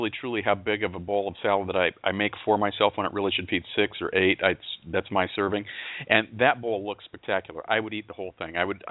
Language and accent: English; Pacific Northwest, United States; moved away; when growing up in the Northwest, I know that was always a major name dealership when I still lived there, and that's been a million years ago.